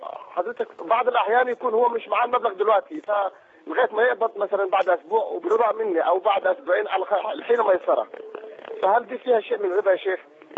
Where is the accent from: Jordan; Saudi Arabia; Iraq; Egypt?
Egypt; Upper Egypt; now in Kuwait; انا مواطن هنا مصري ومستر الحال، يعني عندي فلوس في مصر، فببعت فلوس لزمايلي واهلي اللي في القريه اللي انا من صعيد مصر